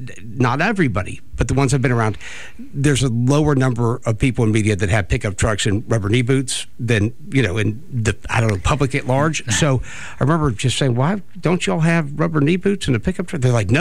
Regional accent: Mobile, Alabama, United States; I've been doing radio in Tuscaloosa, Birmingham Market while I was in school, came back here to my hometown, came back to Mobile

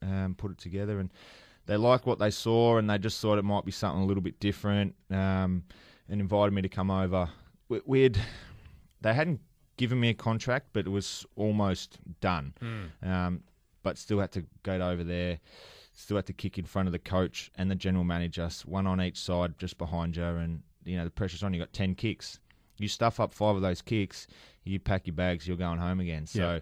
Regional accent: Australia; So I guess being an Australian, it sort of helped me, I guess, a little bit, because they were intrigued by my accent

